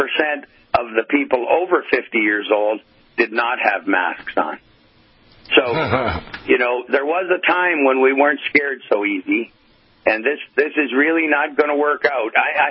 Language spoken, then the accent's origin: English; Hamilton, Ontario, Canada; today I went to Hamilton, a much bigger city. That's my hometown, the Hammer, as it's called.